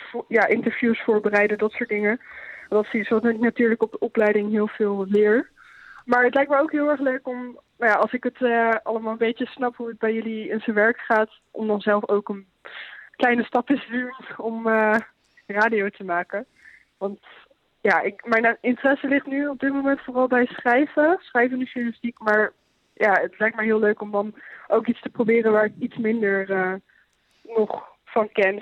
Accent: Amersfoort, Utrecht, Netherlands; now in Baarle-Nassau, Netherlands; Ik kom uit Amersfoort eigenlijk.

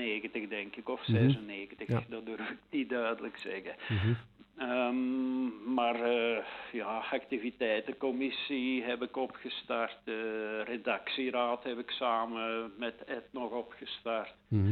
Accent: Merksplas, Flanders, Belgium; Ja, ik ben iemand uit Merksplas.

